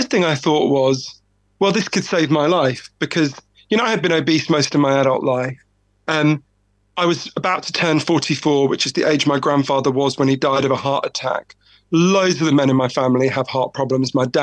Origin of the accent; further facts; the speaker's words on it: United Kingdom; I'm too British to accept compliments, so I'll just blush.